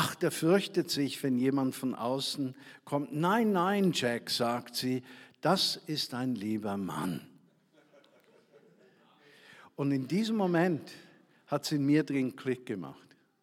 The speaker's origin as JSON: {"language": "German", "region": "Bern", "country": "Switzerland", "said": "Als Schweizer, als Berner."}